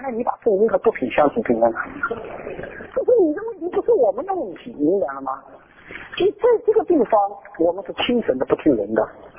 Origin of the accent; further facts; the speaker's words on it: China; moved away; 可是我们是中国人，到了洋地了，就说的讲不出中国话了